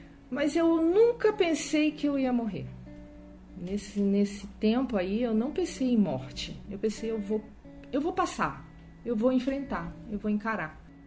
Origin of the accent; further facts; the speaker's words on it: Rio de Janeiro, Brazil; moved away as an adult; now in São Paulo, Brazil; Tenho 55 anos, sou carioca, morava no Rio de Janeiro e viemos para São Paulo tem 18 anos.